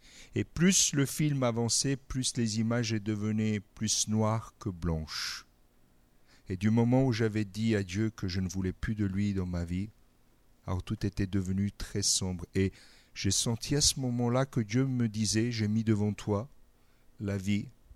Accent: Metz, Grand Est, France; born there; je suis né à Metz. Mon papa et ma maman sont d'origine italienne. Et j'ai fêté mon premier mois de vie en Calabre.

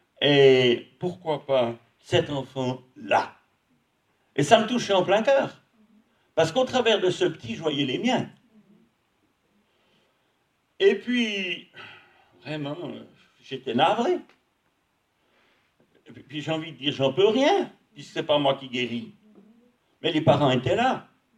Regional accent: Switzerland; Et puis j'étais chez moi en Suisse et j'étais malade.

